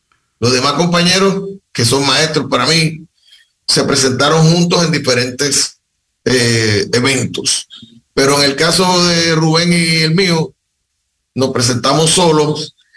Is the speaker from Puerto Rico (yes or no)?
yes; Puerto Rico; Yo soy un puertorriqueño al 100%. Yo nací, me crié y vivo en Puerto Rico. Y de ahí salgo entonces.